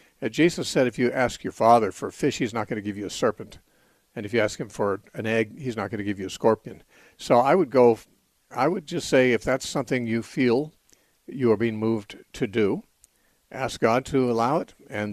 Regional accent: California, United States; So at least what I would consider as a Californian, what I consider to be near, it may be a half hour, an hour drive from those cities

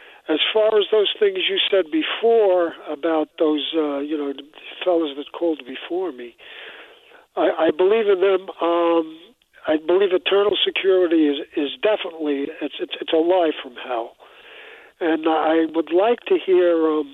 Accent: Manhattan, New York, United States; Also, when I was born and raised in Manhattan, Steve, and the churches in Manhattan, especially the Catholic churches, they're huge.

